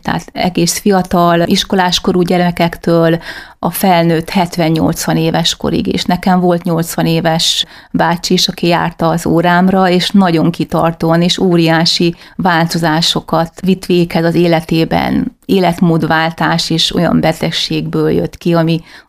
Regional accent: Great Hungarian Plain, Hungary; hegyes, dombos vidékeket jobban kedvelem, mivel alföldi lány vagyok

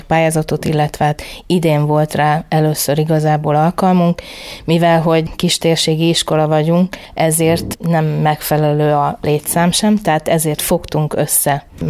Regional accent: Kiskunhalas, Bács-Kiskun, Hungary; Balota szállásról érkeztem, bár kiskunhalasi vagyok, de már 13. tanéve tanítok balota szálláson

